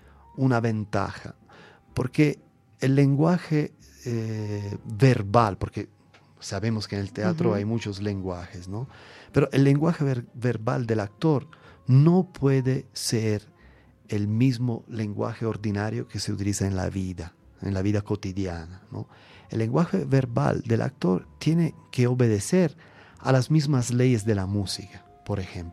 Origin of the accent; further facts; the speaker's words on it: Italy; first language Italian; Spanish is a second language; yo soy italiano y cuando hablo mecánicamente con las sonoridades de mi lengua